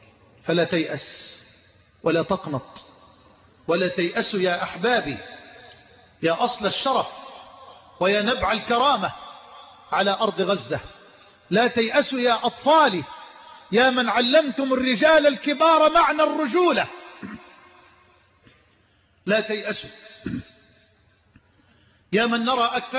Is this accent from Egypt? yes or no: yes; Egypt; بلدنا مصر